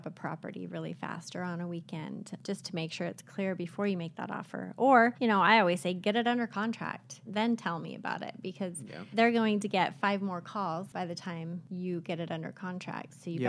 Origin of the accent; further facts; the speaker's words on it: Utah, United States; I born and raised in Utah. So I know the industry really well in Utah.